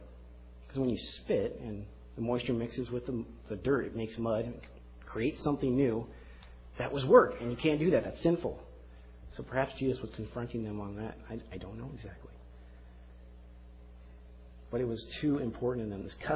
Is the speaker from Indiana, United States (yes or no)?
no; Colorado, United States; I'm a big Bronco fan. I'm a very big Bronco fan. I grew up in Colorado. I was raised there.